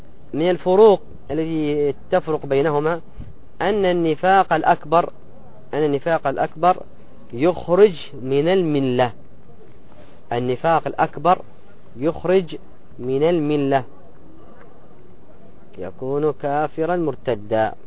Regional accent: Yemen; مثل عندنا في اليمن يهود، رجل مثلك ياهو عمامة وغترة، يتكلم بالشحرية ويتكلم بالحضرمية ويتكلم بالصنعانية

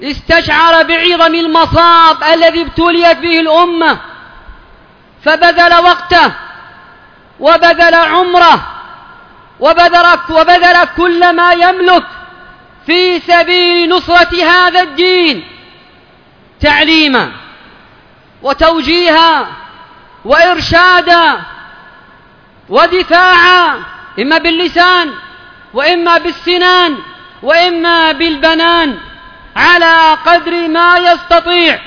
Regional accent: Yemen

